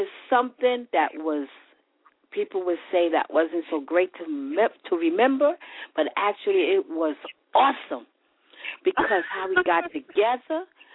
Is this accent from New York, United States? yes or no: yes; Brooklyn, New York, United States; born there; I was born in Brooklyn. But I moved in, I was a teenager.